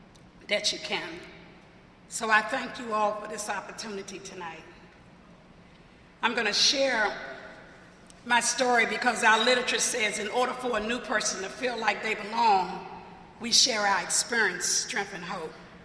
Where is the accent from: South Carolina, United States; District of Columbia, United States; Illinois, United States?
District of Columbia, United States; Washington; I come from the Washington, D.C. area, come from a family of about seven family members